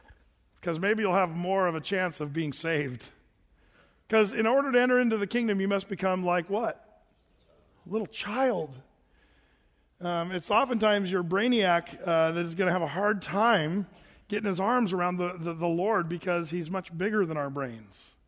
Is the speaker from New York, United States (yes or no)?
no; Oregon, United States; You know, that's what I grew up here in Southern Oregon. They used to say that.